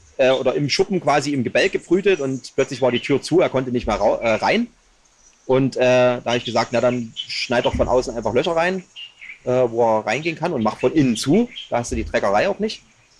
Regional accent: Saxony, Germany; Also ich komme aus der Richtung Bautzen, so ein kleines Dörfchen vor Bautzen. Und habe das unglaublich genossen, auf dem Land groß zu werden.

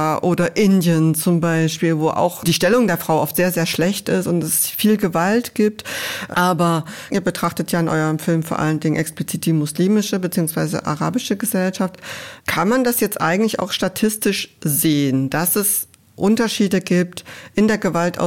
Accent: East Germany, Germany; Ich bin in der DDR aufgewachsen

